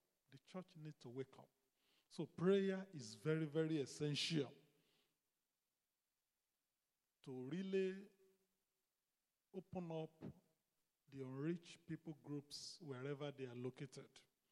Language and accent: English; Nigeria; You know, as a Nigerian, when we were growing up, we have been living together with the Fulani X-Men.